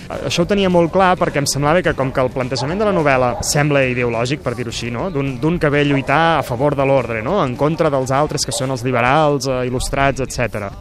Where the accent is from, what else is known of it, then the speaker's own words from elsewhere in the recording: Solsona, Catalonia, Spain; jo m'he criat a Solsona en un entorn on hi ha records carlins, més o menys vagues, no?